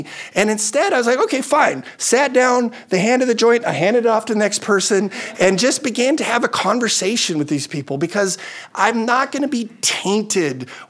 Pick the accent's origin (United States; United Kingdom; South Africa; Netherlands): Netherlands; moved away; I grew up in the Netherlands, and I grew up with a friend that my brother and I both had. We grew up in the same neighborhood.